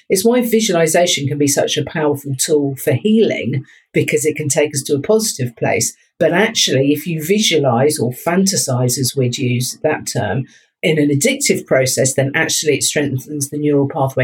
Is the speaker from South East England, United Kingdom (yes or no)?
yes; Brighton, South East England, United Kingdom; I'm actually from Brighton originally. It's my hometown. I spent lots of time there as an adolescent.